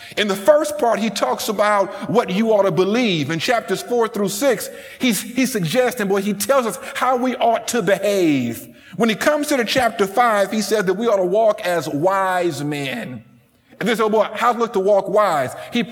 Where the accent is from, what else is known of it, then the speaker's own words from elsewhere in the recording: Detroit, Michigan, United States; So I grew up in Detroit, Michigan. I was a basketball player